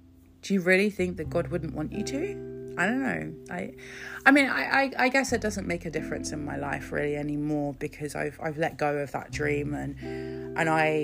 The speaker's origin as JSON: {"language": "English", "region": "South East England", "country": "United Kingdom", "tie": "born or raised there", "said": "I grew up in Kent in England"}